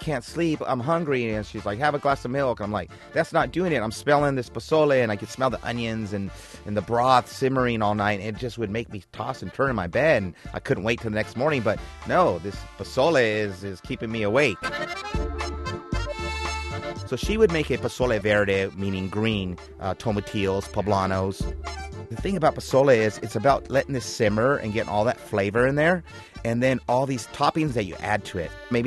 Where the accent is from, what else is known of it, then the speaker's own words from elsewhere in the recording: California, United States; I'm from California originally. My father's from Puerto Rico. My mother's from Mexico.